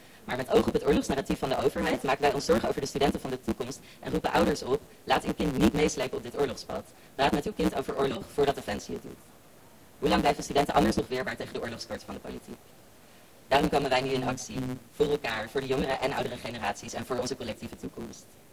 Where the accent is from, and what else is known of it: Amsterdam, North Holland, Netherlands; born or raised there